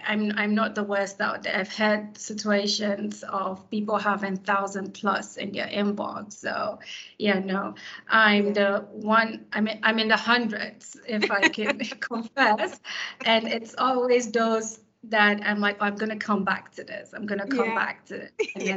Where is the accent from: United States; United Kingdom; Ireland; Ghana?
Ghana; speak just English, a bit of French, but, and then two Ghanaian languages, Chi and Dabani, because I'm Ghanaian.